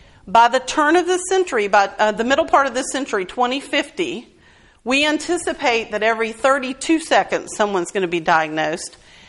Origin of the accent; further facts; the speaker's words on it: Durham, North Carolina, United States; So I'm from Durham. That makes me the expert.